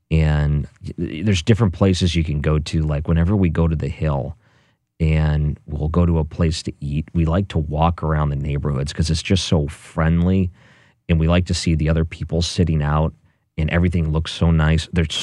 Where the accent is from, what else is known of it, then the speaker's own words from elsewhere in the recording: Detroit, Michigan, United States; I've watched enough of the CBC when I grew up outside Detroit. We had the CBC as one of our local television channels